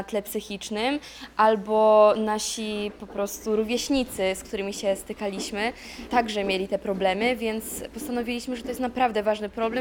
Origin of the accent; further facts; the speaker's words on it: Pomeranian Voivodeship, Poland; bo my ogólnie jesteśmy z okolic całego Trójmiasta, bo nie tylko z Gdańska, też osoby są z Gdyni, z Sopotu, nawet jedna jest z Wejherowa, więc z Kościerzyny także.